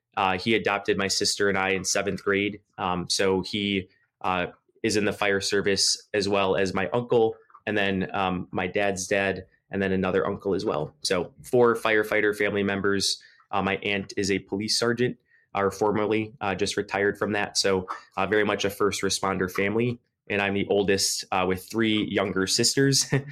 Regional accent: Mount Pleasant, Iowa, United States; born there; I was born in Mount Pleasant, Iowa.

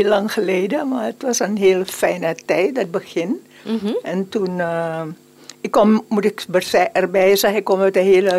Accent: Paramaribo, Suriname; moved away as an adult; now in Netherlands; Nou, ik ben geboren in Paramaribo, Suriname. Daar ben ik ook naar de middelbare school, basisschool uiteraard. En op mijn 23ste ben ik naar Nederland gegaan.

